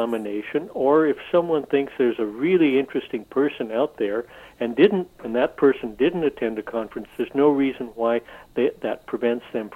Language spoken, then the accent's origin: English; Coaticook, Quebec, Canada; I was born in Quaticook, mm-hmm. and I grew up here. I was educated a little bit all over the country